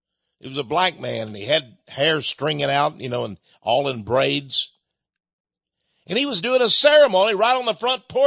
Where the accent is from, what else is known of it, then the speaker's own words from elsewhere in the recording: Texas, United States; well, I'm from Texas. I've come a long way.